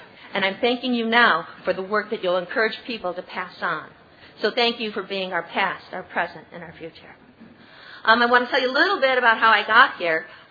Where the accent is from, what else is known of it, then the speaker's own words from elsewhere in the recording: Rochester, New York, United States; I come from Rochester, New York. That's upstate New York.